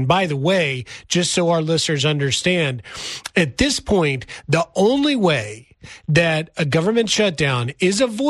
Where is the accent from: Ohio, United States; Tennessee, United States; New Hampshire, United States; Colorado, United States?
Tennessee, United States; Memphis; Congressman, as a fellow Tennessean born and raised in Memphis, I am always partial to bring Tennesseans on.